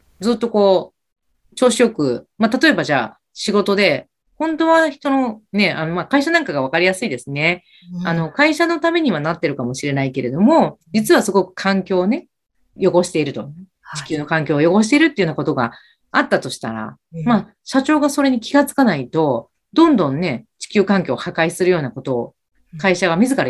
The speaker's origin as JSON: {"language": "Japanese", "region": "Kansai", "country": "Japan", "said": "もともと私関西の出身なので"}